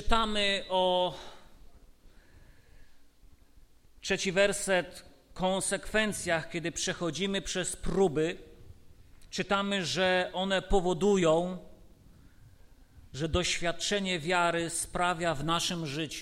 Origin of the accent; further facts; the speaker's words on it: Tarnobrzeg, Subcarpathian Voivodeship, Poland; mimo że ja jestem z Tarnobrzegu, łączy mnie historia 21 lat już